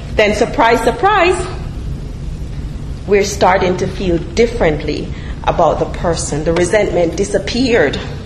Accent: Jamaica; And, you know, growing up in Jamaica, people would say, "You're getting on my last good nerves."

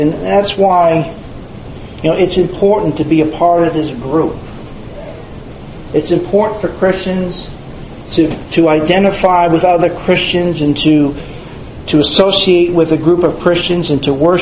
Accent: Tyngsborough, Massachusetts, United States; I grew up in Tingsboro, and we had a small house. We didn't have much of a yard, but we were on the lake.

